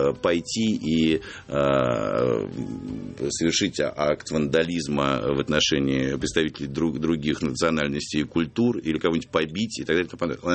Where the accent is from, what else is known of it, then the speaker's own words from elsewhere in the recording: Russia; я русский, что я россиянин. Россиянин. Патриотическое кино, когда я счастлив, что я родился в этой стране.